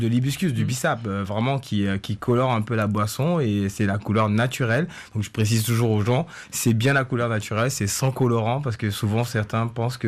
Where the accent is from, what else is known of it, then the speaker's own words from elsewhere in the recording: Côte d’Ivoire; born there; Personnellement, je suis né en Côte d'Ivoire, mes parents sont sénégalais, donc j'ai toujours